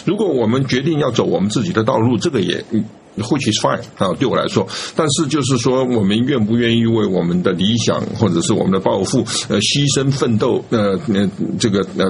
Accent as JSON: {"language": "Chinese", "country": "Taiwan", "said": "让大家认为我们是台湾人，但是我们也是中国人。"}